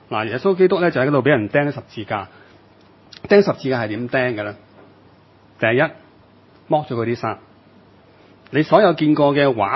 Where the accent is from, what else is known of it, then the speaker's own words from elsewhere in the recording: China; 我哋中國人